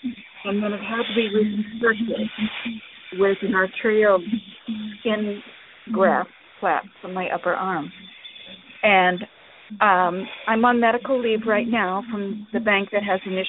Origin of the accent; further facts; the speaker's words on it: Sacramento, California, United States; I'm from Sacramento, California.